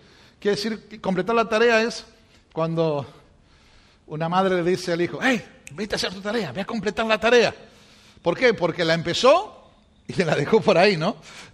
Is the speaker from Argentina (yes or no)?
yes; Argentina; now in Baton Rouge, United States; como ya han visto un poquito cómo tengo el tono de voz, vengo desde Argentina, soy argentino, nací hace muchos años en Argentina, y estamos aquí en los Estados Unidos con mi esposa Fanny, sirviendo al Señor hace un poquito más de 4 años aquí en Baton Rouge